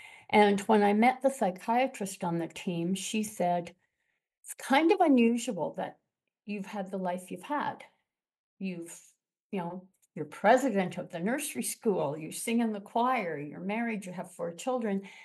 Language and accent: English; Montreal, Quebec, Canada; also born or lived in Eastern Townships / Niagara-on-the-Lake / Toronto; I grew up in Montreal, went to university in the Eastern Townships, raised my children in Niagara-on-the-Lake, and then moved to Toronto and came out here about 12 years ago.